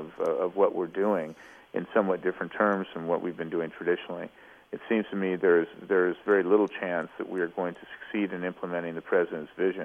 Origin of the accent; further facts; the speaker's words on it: Los Angeles, California, United States; You're my hometown. I'm from that part of California. Look forward to being back out there.